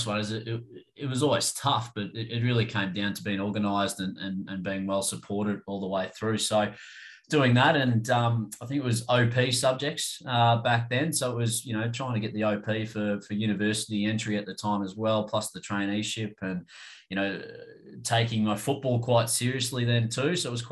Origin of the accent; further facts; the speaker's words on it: Queensland, Australia; Being a Queenslander, I was a big rugby league fan